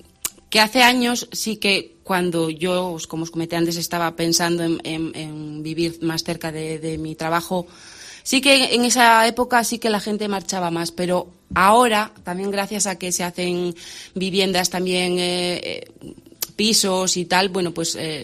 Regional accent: Bárcena, Cantabria, Spain; Nací aquí en Bárcena y muy feliz de vivir aquí. Me quise quedar aquí

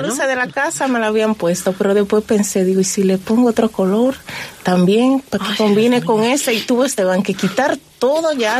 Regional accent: Dominican Republic; Porque en mi país se vive la Navidad con mucha ilusión y se hace desde septiembre

